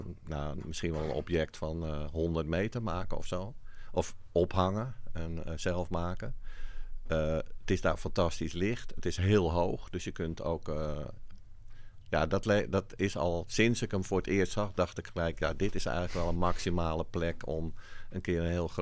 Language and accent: Dutch; Amsterdam, North Holland, Netherlands; Ik groeide op in Amsterdam-West. En Amsterdam-West was toen best wel een interessant buurtje, om het zo maar te zeggen. Er gebeurde veel. En veel verschillende culturen.